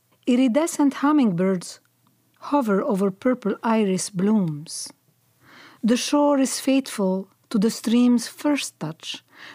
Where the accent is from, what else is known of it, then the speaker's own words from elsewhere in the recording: Cairo, Cairo Governorate, Egypt; also born or lived in Lebanon / Greece / Belgium; now in United States; And I was born and raised in Cairo, in Heliopolis, Cairo, Egypt, and then moved to Lebanon, left Lebanon at the onset of the civil war, and then lived in Greece and Belgium, where my husband was transferred, and then came to the States in 81.